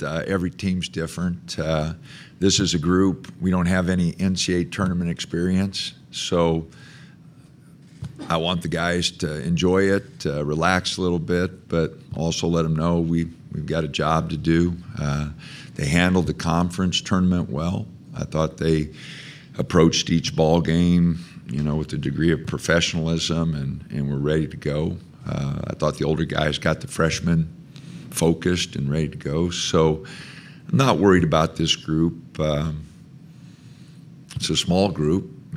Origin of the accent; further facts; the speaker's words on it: Nebraska, United States; Loved working at Creighton. Love Omaha. I'm from Nebraska.